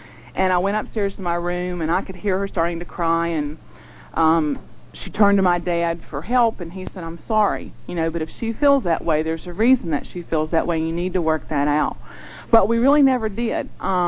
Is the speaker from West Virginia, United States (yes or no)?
yes; Bridgeport, West Virginia, United States; born there; I was born in Bridgeport, West Virginia. It's a little town outside of Clarksburg.